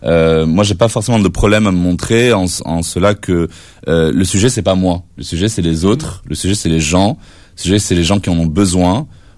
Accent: Morocco; je suis né et j'ai été élevé dans l'islam. J'ai grandi au Maroc, j'ai été nourri d'une double culture franco-marocaine.

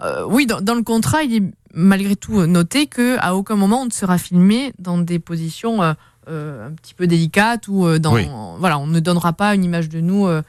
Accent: Tarascon-sur-Ariège, Occitanie, France; Je suis ariégeoise de base et normande d'adoption.

